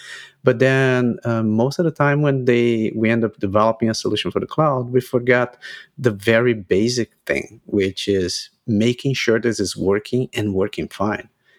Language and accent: English; Brazil; English is a second language; I'm half Japanese. I'm half Brazilian. I was born in Brazil. I grew up in Brazil. So for about 30 years, I was in Brazil working there.